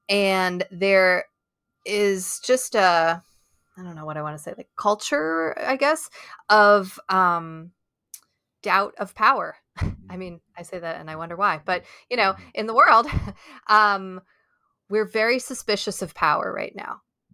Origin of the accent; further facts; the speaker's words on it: New York, United States; also born or lived in Berkeley, United States; so I'm from New York originally. Then we lived in Bay Area 7 years, so Berkeley, like I said.